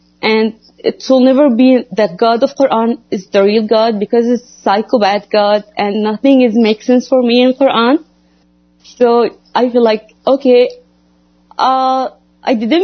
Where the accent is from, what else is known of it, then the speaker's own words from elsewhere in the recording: Qatar; I had born and raised in Qatar